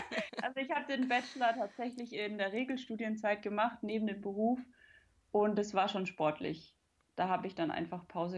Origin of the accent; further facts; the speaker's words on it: Rothenburg, Germany; ich komme aus Rothenburg